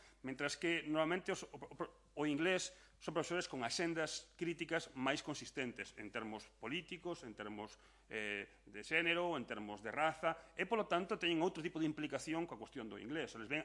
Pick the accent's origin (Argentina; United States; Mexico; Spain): United States; igual que son americano